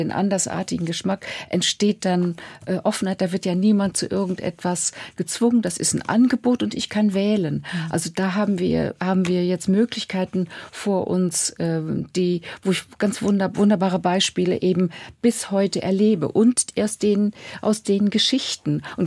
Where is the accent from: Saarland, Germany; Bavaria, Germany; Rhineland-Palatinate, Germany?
Saarland, Germany; born there; Ich bin im Saarland geboren